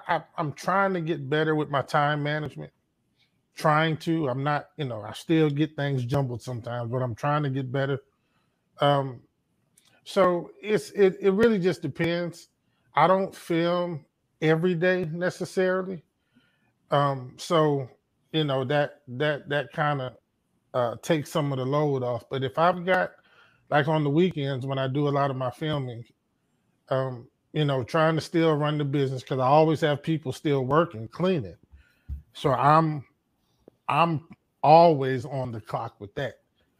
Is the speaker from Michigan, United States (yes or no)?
yes; Michigan, United States; now in Alabama, United States; I'm from Michigan originally. I live in Alabama now.